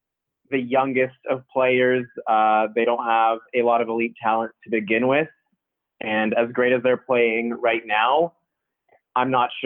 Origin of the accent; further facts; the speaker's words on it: Toronto, Ontario, Canada; I'm from Toronto.